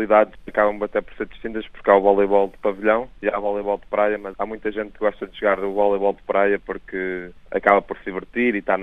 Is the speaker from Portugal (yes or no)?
yes; Lisbon, Portugal; now in Porto, Portugal; este ano tenho estado no Porto a estudar, porque eu sou de Lisboa, só que com os treinos da Seleção Nacional são realizados no Porto, fiquei a viver no Porto.